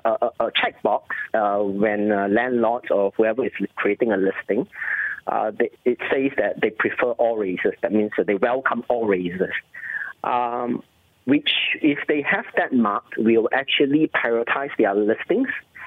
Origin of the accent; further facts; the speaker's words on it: Malaysia; I always say I'm a Malaysian first kind of guy.